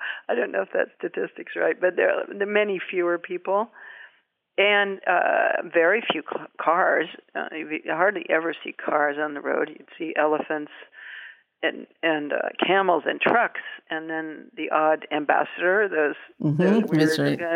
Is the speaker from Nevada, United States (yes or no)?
no; New Hampshire, United States; because I was from New Hampshire